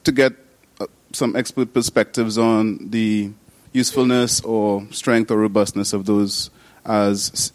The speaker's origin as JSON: {"language": "English", "country": "Trinidad & Tobago", "said": "I'm from Trinidad and Tobago."}